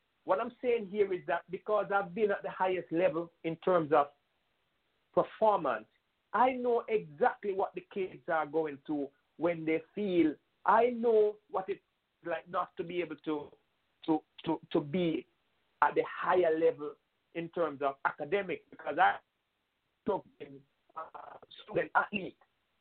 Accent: Jamaica; I am Jamaican, 100% Jamaican

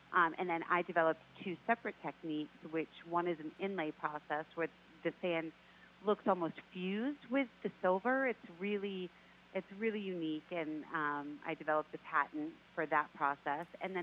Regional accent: Massachusetts, United States; We grew up on Cape Cod together, going to the beach and just loving the natural beauty on Cape Cod.

